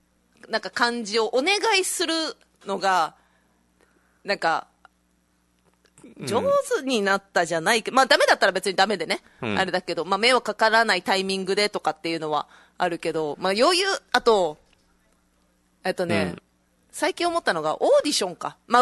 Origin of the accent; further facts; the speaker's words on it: Saitama, Japan; now in Okinawa, Japan; 埼玉出身なんです、なんで沖縄来たんですか、あ、もう俗に沖縄病ですみたいな、